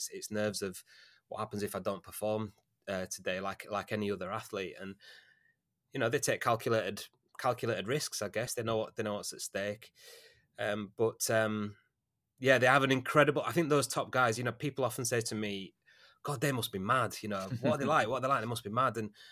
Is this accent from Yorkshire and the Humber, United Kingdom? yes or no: yes; Huddersfield, Yorkshire and the Humber, United Kingdom; we're both from Huddersfield, and he was kind of a bit of a local celeb.